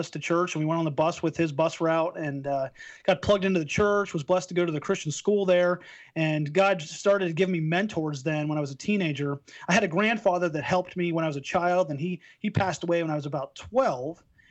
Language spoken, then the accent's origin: English; Pennsylvania, United States; We grew up in Pennsylvania. It was my hometown.